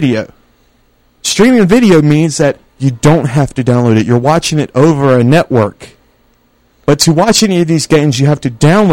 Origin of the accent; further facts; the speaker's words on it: Georgia, United States; I mean, I grew up in Miller County, even though I went to a Bainbridge school. I grew up in Miller County.